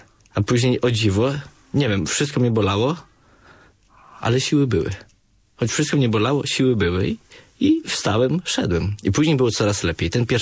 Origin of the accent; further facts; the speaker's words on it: Osieck, Masovian Voivodeship, Poland; I pochodzę, tak powiedziałem, z parafii Osieck. Byłem w parafii w Janowie Podlaskim, w Radzyniu Podlaskim, a teraz jestem w Białej Podlaskiej, w parafii błogosławionego Honorata od 2 lat.